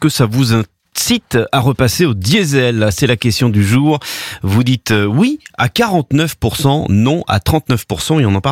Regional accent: France; now in London, United Kingdom; Il n'y a pas eu les mêmes aides que chez nous en France.

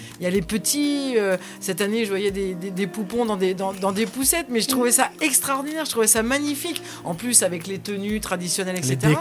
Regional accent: Chambly, Hauts-de-France, France; parce que je suis originaire de Chambly

